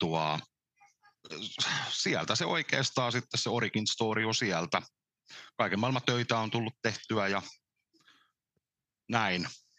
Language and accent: Finnish; Nakkila, Satakunta, Finland; also born or lived in Pori; Vuonna 83 mä oon syntynyt Porissa ja Nakkilassa asunut miltei koko ikäni.